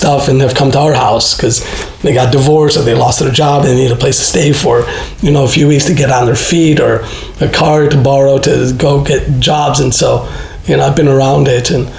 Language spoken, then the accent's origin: English; Chicago, Illinois, United States; because I grew up in Chicago, public school, you know, you had people from all stratas of society.